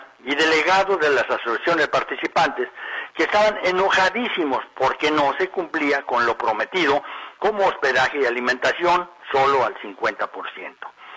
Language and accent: Spanish; Guadalajara, Jalisco, Mexico; Se realizarían los campeonatos nacionales en mi tierra, en Guadalajara.